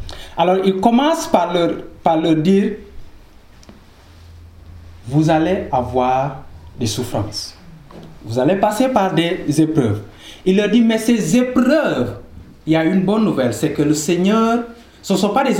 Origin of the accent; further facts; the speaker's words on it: Senegal; moved away as an adult; now in Canada; je suis originaire du Sénégal et ça fait 6 ans que je suis venu ici au Canada.